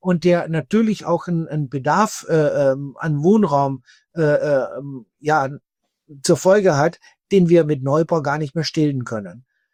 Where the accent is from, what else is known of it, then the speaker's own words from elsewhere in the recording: Austria; born there; Ich bin ja gebürtiger Österreicher